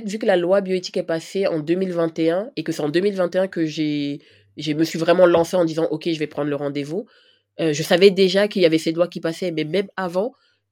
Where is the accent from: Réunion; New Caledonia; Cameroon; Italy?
Cameroon; Et moi, je suis camerounaise.